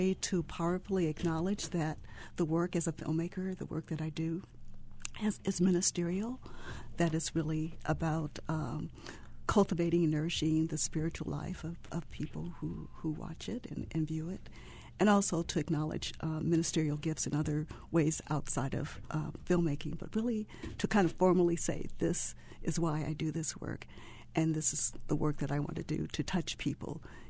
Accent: California, United States; I grew up in California and went to the University of California at Berkeley

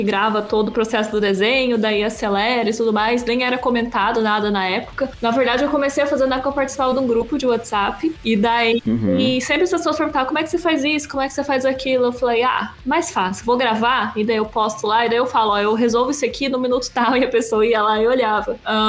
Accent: Brazil; GB, pode ser no português mesmo, nós somos brasileiros.

